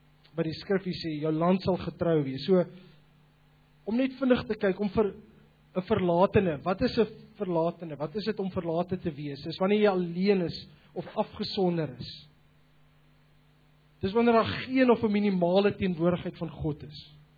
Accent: Namibia; Ek het in Namibië groot geword en ek onthou, ons het in die suide gebly en my familie het bietjie meer noord gebly.

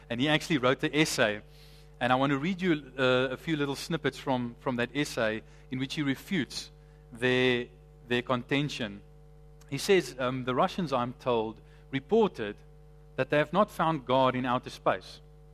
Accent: Somerset West, Western Cape, South Africa; now in Johannesburg, South Africa; I came from Somerset West, and when I speak to people in Joburg and tell them, you know, we came from Somerset West, they say, "Why?" But I must say, I enjoy Joburg. I'm enjoying Gauteng.

